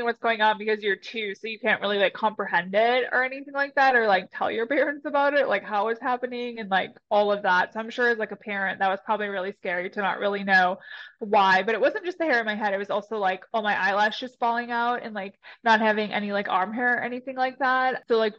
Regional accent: Wisconsin, United States; moved away as an adult; now in Charlotte, United States; I am originally from Wisconsin, born and raised. I moved out to Charlotte, North Carolina after college

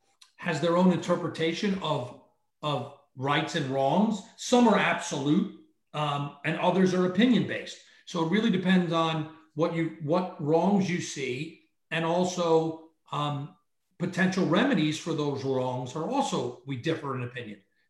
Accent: New York, United States; Westchester County.

